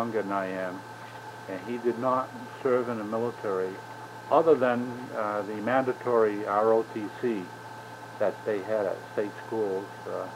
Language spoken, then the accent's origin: English; Gardner, Massachusetts, United States; born there; I was born in Gardner, Massachusetts, August 1929.